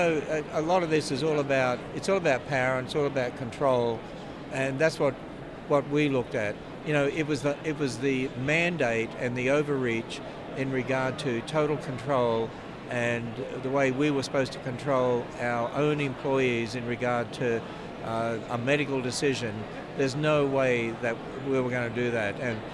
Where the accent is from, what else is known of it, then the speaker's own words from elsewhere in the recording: Australia; now in United States; I'm Australian, right?